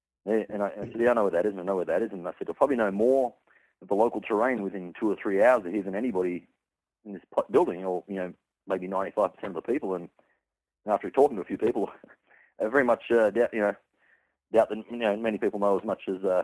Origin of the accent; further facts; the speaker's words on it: Sydney, New South Wales, Australia; now in United States; originally from Sydney out towards Rouse Hill.